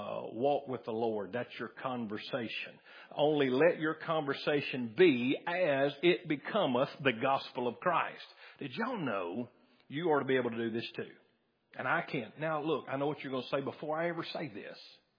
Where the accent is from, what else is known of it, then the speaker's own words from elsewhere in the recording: Dyersburg, Tennessee, United States; born there; So I'm in America. I was born in America. I was born right here in Dyersburg.